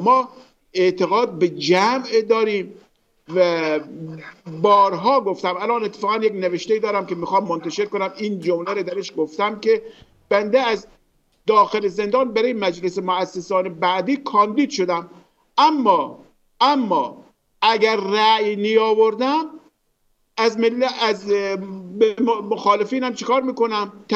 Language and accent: Persian; Iran; ما اقوام ایرانی هستیم، فارس، عرب، کرد، بلوچ، ترک، همه ما یکی هستیم